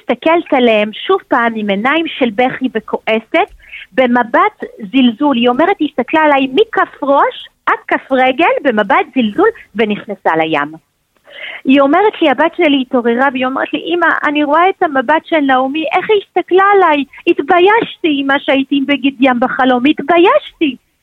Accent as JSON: {"language": "Hebrew", "country": "France", "second_language": "Hebrew", "lives_now": "Israel", "said": "אנחנו צרפתים, כן?"}